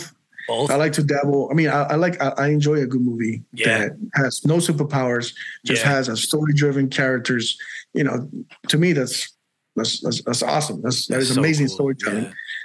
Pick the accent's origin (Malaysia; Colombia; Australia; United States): Colombia; I come from a country where there is violence. I come from Colombia, but it's also because of the violence.